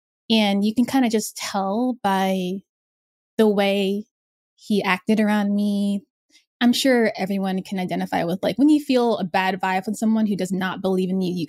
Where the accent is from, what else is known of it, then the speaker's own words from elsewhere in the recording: Pennsylvania, United States; I grew up in the outside of Philadelphia. So to get more city experience and just to have a nice little change of pace, I moved to Philadelphia and went to Drexel University.